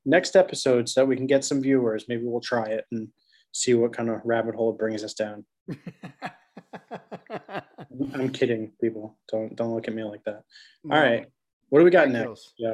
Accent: Red Bank, New Jersey, United States; born there; But I was born in Red Bank, New Jersey.

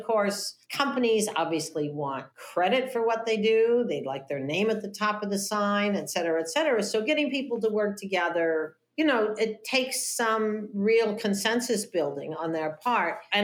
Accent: Midwest, United States; I guess I grew up with that in the Midwest because everybody owned a home.

